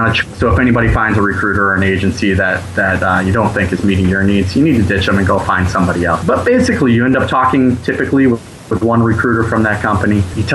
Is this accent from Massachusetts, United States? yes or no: yes; Massachusetts, United States; I'm from just outside of Boston originally.